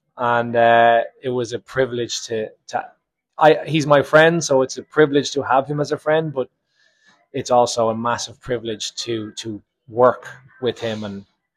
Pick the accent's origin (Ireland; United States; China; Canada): Ireland; Dublin, Leinster; I grew up in Dublin